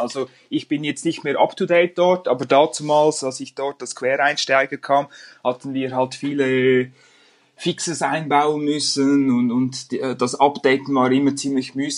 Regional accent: Aarau, Aargau, Switzerland; ich bin aus der Schweiz, komme aus Aarau, ein kleines Städtchen in Zentralschweiz sozusagen.

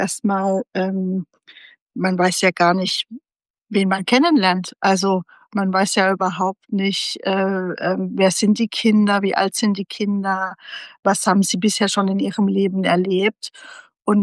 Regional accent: Baden-Württemberg, Germany; Ich bin ja aus Baden-Württemberg

